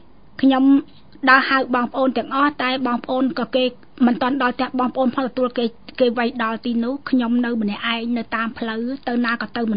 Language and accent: Khmer; Phnom Penh, Cambodia; ដោយសារគេឃើញយើងជាអ្នកភ្នំពេញគេឲ្យយើងទៅមុខទៀត